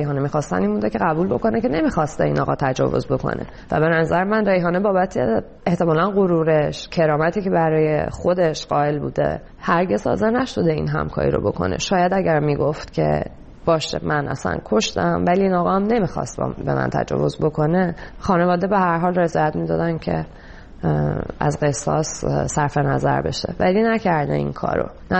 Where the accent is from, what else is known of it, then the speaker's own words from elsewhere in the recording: Iran; moved away; به چه دلیل من از ایران اومدم بیرون